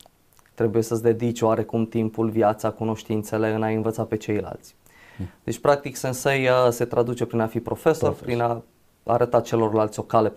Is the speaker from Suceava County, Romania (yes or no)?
no; Zalău, Sălaj County, Romania; 40 de ani împliniți, prin mila Domnului, 2 copii. Sunt din Zalău, locuiesc în Zalău.